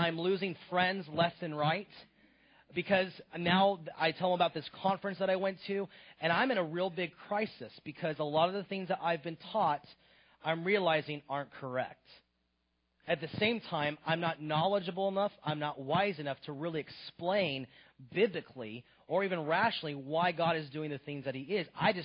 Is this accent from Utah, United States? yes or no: no; Virginia, United States; And she's from Bakersfield, and I was from Virginia.